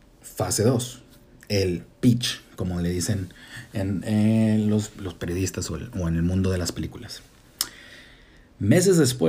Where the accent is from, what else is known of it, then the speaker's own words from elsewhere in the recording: Tijuana, Baja California, Mexico; Yo soy de Tijuana y siempre estoy haciendo chistes. Todos saben que yo soy de Tijuana, que yo soy mexicano.